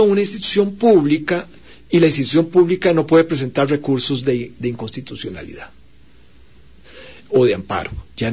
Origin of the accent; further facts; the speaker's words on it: Moravia, San José, Costa Rica; Yo soy de Moravia, Tibás